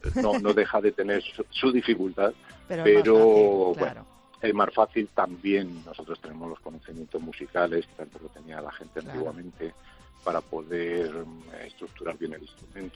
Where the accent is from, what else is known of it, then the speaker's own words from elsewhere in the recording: Madrid, Community of Madrid, Spain; yo soy de Madrid.